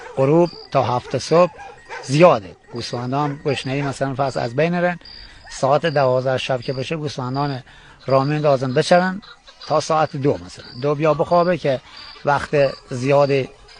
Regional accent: Tashar, Khuzestan, Iran; accent: Bakhtiari; بچه خوزستانم، شهرستان ایزه، روستای تاشار.

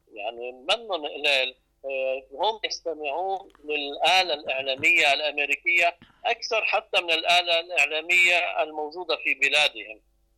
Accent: Lebanon; عندنا في لبنان

